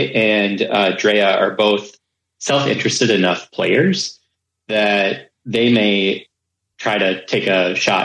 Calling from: Chicago, Illinois, United States; I'm calling from Chicago.

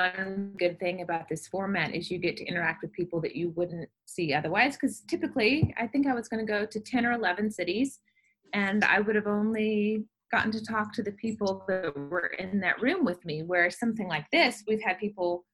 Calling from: Nashville, Tennessee, United States; Nashville, Tennessee.

